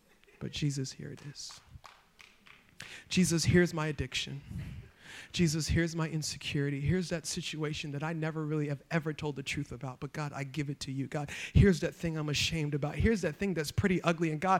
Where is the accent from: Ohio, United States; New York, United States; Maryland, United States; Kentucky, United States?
Maryland, United States; Baltimore; I was there. I'm from Baltimore. All you can eat crabs.